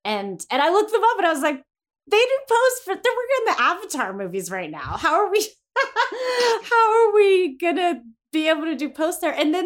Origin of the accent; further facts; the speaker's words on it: Greensburg, United States; We shot in my hometown of Greensburg and shot in a treehouse, my friend's treehouse.